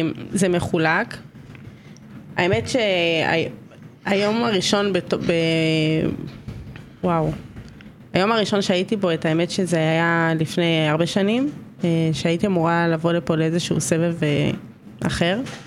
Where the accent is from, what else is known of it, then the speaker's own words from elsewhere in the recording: Givatayim, Tel Aviv District, Israel; born there; במקור נולדתי בגבעתיים. אם נלך במונחים שלך, אז תל אביב. סתם, גבעתיים, גבעתיים.